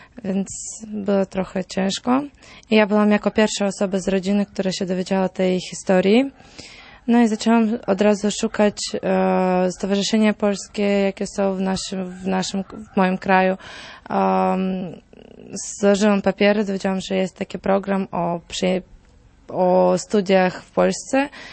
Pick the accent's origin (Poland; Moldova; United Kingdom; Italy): Moldova; więc ja byłam urodzona w Mołdawii i pochodzę z Mołdawii.